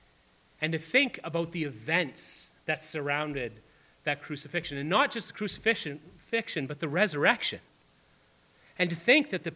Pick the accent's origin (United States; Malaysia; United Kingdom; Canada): Canada; Sault Ste. Marie, Ontario; I'm from Sault Ste. Marie, but I'm sure it's not much different here in Sudbury.